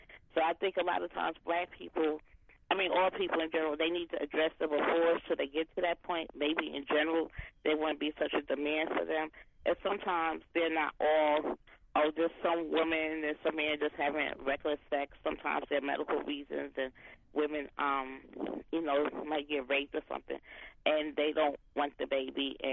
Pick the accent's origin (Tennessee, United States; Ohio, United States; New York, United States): New York, United States; Brooklyn; now in Macon, United States; And I'm calling from Macon, but I'm from Brooklyn, New York.